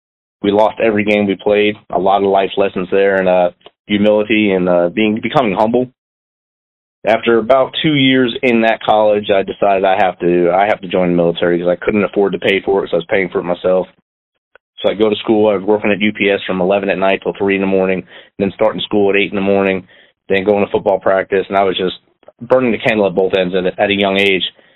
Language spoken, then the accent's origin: English; New Jersey, United States; I was born and raised in New Jersey in the 1970s. I was the fourth of four children.